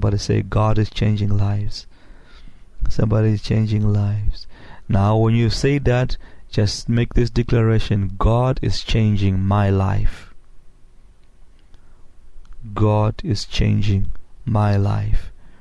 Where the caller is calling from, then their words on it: Houston, Texas, United States; I'm calling from the Houston area.